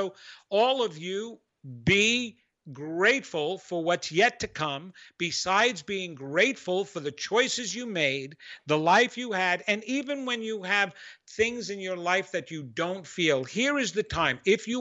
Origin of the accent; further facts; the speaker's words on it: New York, United States; accent: New York; oh, by the way, that was my New York accent